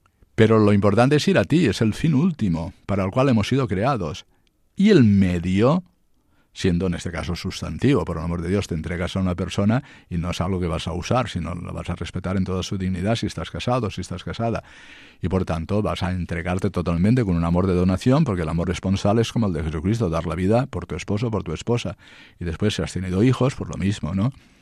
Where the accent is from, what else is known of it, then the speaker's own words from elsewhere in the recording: Cocentaina, Valencian Community, Spain; estaban allí en mi pueblo Cocentaina, y nos gustaba pues subir arriba, porque no lo teníamos permitido, pero de vez en cuando nos metíamos en los rincones donde habitaban los frailes.